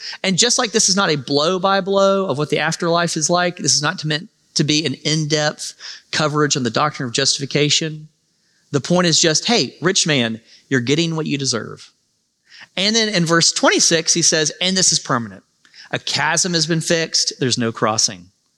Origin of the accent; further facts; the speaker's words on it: Alabama, United States; But, I mean, I'm from Alabama, so I'm going to say this.